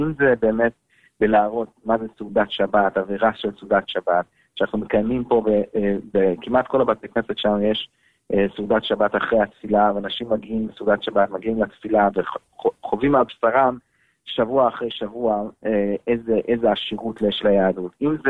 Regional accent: Hungary; Hebrew is a second language; בערך עד גיל 11-12, אז עד 1990, שאז היה נפילת שלטון הקומוניסטי, אז הגיע להונגריה

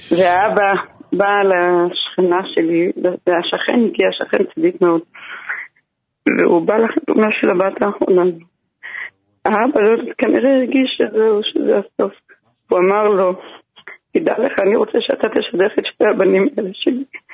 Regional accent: Jerusalem, Jerusalem District, Israel; אנחנו מירושלים.

